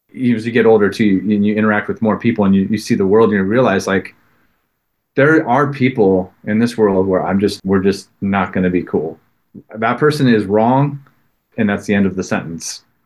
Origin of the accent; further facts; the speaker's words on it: Stockton, California, United States; that came from a visit I had to my hometown of Stockton, California.